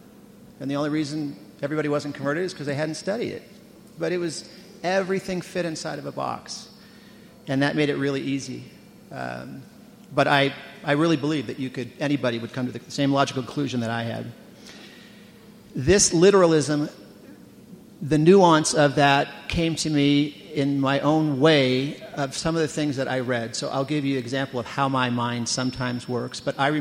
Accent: California, United States; I grew up in Southern California.

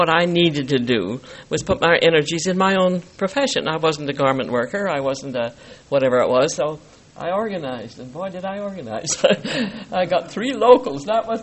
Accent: Provo, Utah, United States; let them know who I was and from Provo and all the rest, but having grown up here all around.

